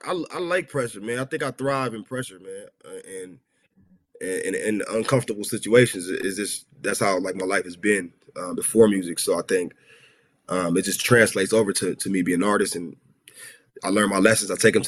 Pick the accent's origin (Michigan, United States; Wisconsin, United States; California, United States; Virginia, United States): California, United States; Los Angeles; I grew up in South Central.